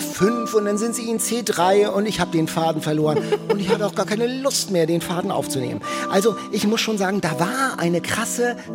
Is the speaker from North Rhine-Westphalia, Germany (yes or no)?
no; Hamburg, Germany; Ich fühle mich als Hamburger ein bisschen wie im Ohnsorg.